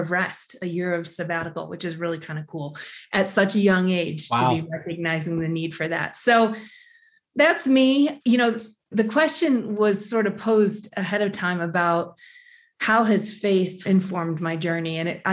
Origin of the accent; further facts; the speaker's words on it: New York, United States; also born or lived in Boston / Chicago; I grew up in New York, spent 10 years in Boston, spent time in Connecticut, New Jersey. Ithaca is where I went to college.